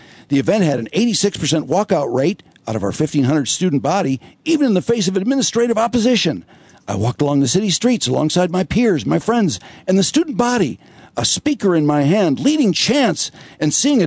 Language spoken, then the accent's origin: English; Florida, United States; Growing up in South Florida, the Parkland school shooting was my rude awakening to the gun violence epidemic in our country.